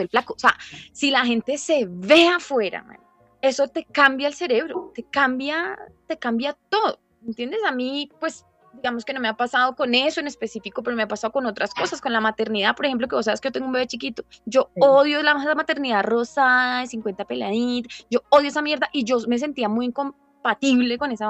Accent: Cali, Valle del Cauca, Colombia; lo digo porque soy caleña, amo mi ciudad. Para mí es la mejor ciudad del mundo.

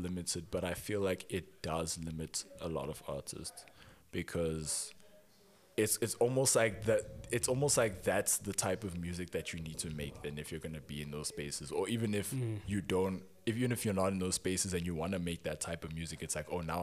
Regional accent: South Africa; And I think recently I've come to accept that no, me as a South African making music is South African music.

